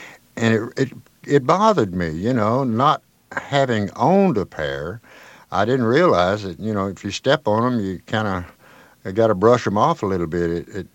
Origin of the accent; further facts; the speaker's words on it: Jackson, Tennessee, United States; I'd seen a few of them around my hometown in Jackson, Tennessee